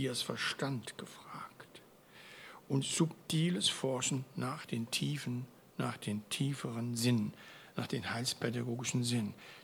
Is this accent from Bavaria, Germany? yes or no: no; Baden-Württemberg, Germany; Ich komme ja aus dem Württembergischen.